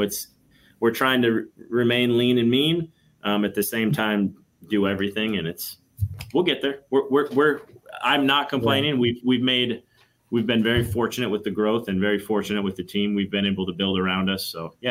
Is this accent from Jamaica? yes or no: no; Southwest, United States; Yeah, so I grew up in the Southwest of the United States, right? The desert, the high desert.